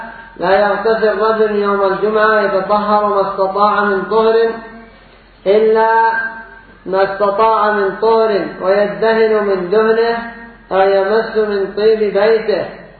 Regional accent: Yemen; وعندنا في اليمن أيضا أصحاب الشمات

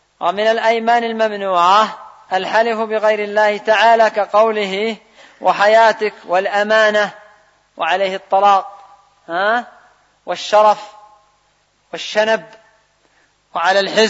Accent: Yemen; الآن عندنا في اليمن يحلف يقول والله ما آكل القات

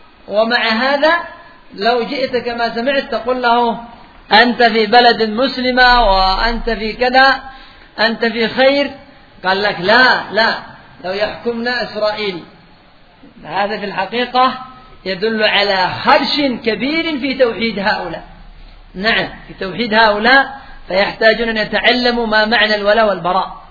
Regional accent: Yemen; فأنت تجد الآن عندنا في اليمن ماذا الرئيس عافانا الله وإياه

